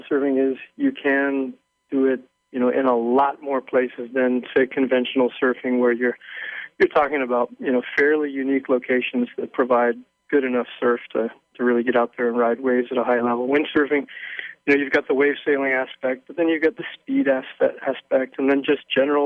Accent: Kailua, Hawaii, United States; I was raised in Kailua, Hawaii, and had a real advantage, you know, in those early days living here

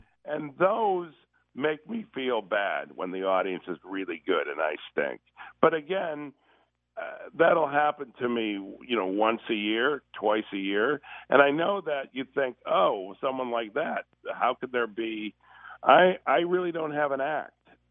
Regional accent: Chicago, Illinois, United States; Yeah, I'm from Chicago, and I'm a huge Cubs fan.

